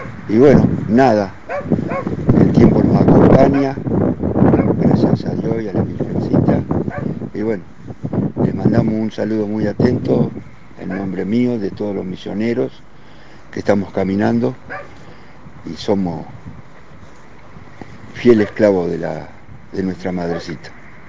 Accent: Mercedes, Buenos Aires Province, Argentina; Soy de Mercedes

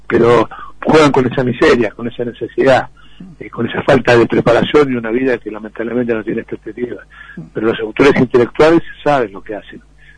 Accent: Lanús, Buenos Aires Province, Argentina; yo vivo en Lanús, me crié en Lanús, mi hijo cuando vino a Santiago del Estero vino a vivir a Lanús, me eduqué en Lanús, me enamoré en Lanús, me casé en Lanús, mi mamá todavía vive en Lanús, y bueno, sigo viviendo en Lanús.

